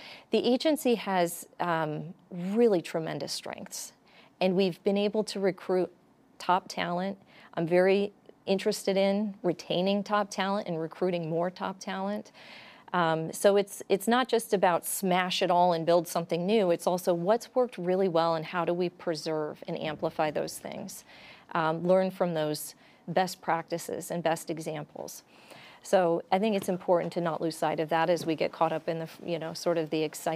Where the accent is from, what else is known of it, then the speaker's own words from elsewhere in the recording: Midwest, United States; Well, so I grew up in the Midwest, and baseball was my lullaby, right?